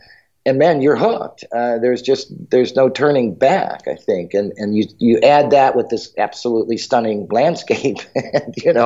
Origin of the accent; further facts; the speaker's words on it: United States; And I think for me and as American, who started, you know, working in wine as early in my life